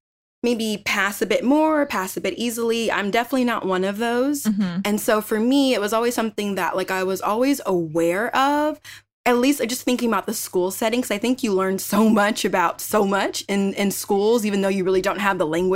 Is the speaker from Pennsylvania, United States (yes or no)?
no; Inglewood, California, United States; So I'm from Inglewood, which really, like, if you are an LA person, LA native, it's just LA, really.